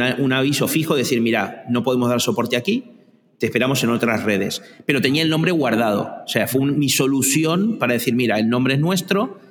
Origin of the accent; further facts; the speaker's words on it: Argentina; yo, bueno, soy argentino, no, tú lo sabes, y tenemos una parte también muy latina, pero tenemos una pequeña parte anglosajona